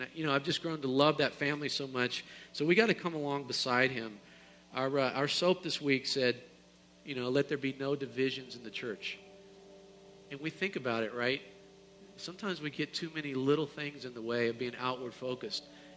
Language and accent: English; North Carolina, United States; I grew up in North Carolina, and we had a change of seasons.